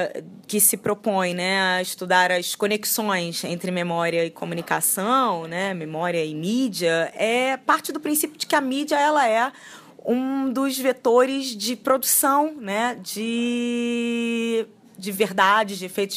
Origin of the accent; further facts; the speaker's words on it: Rio de Janeiro, Brazil; Eu sou carioca